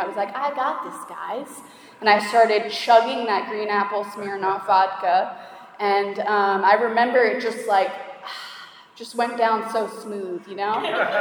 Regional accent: Long Island, New York, United States; So I grew up on Long Island in New York.

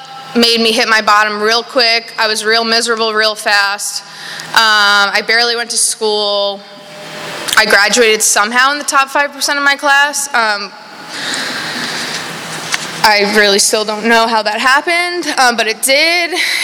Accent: New York, United States; I was born in New York, Long Island. I grew up there.

